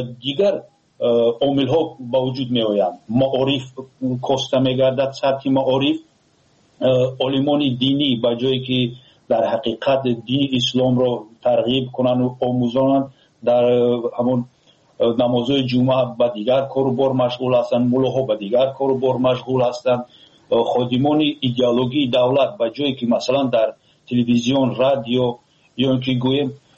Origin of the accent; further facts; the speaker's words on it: Tajikistan; فخر کنن تاجیکان که ما تاجیک هستیم